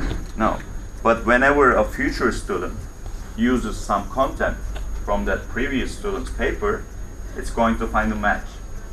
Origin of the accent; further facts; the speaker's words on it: Turkey; English is a second language; now in United States; I'm from Turkey, by the way, originally. I went to an American school in Turkey, and we were writing a paper on 1984.